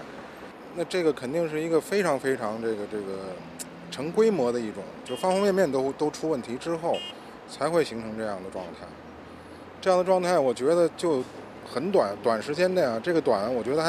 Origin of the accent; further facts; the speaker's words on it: Beijing, China; 我就是北京人，我从小就生在这儿了。